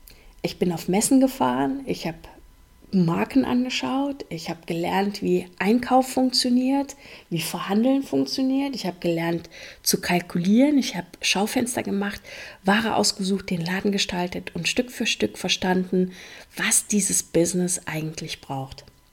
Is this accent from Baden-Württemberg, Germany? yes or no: no; Olpe, North Rhine-Westphalia, Germany; Ich bin damals wegen der Liebe zurück in meine Heimat gekommen